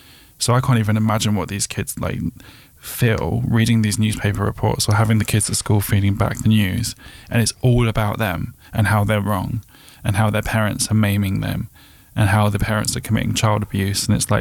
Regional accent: Eltham, London, United Kingdom; I come from Eltham. I've grown up around racist. I grew up around National Front, EDL, all of it.

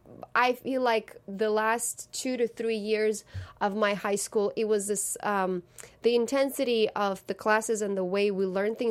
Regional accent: Russia; Yeah, in my hometown.

